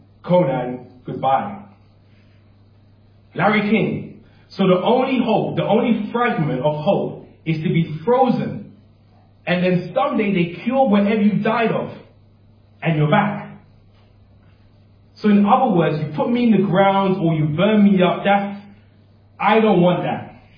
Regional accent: Ghana; I'm from Ghana, so it's just innumerable in cities.

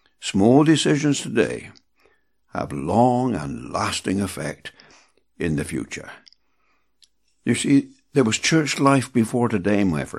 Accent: England, United Kingdom; Now, I'm an Englishman.

